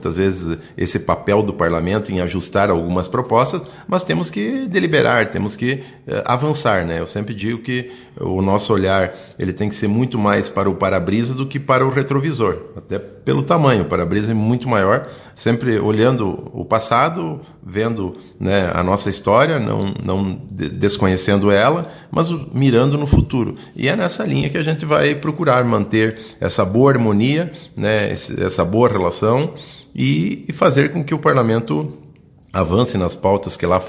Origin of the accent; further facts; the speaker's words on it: Santo Augusto, Rio Grande do Sul, Brazil; also born or lived in Ijuí; E eu sou natural de Juí, morei sempre em Santo Augusto, sou agricultor